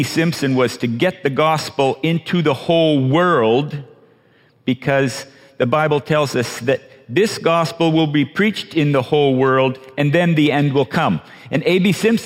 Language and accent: English; Cambodia; So I grew up in Cambodia from when I was 3 years old. So nothing surprises me about Cambodia anymore.